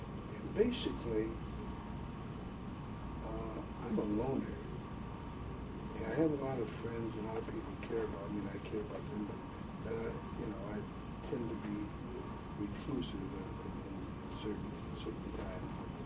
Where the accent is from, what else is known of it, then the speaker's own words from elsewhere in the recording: Saginaw, Michigan, United States; And one of the funniest things growing up in Saginaw that I always remember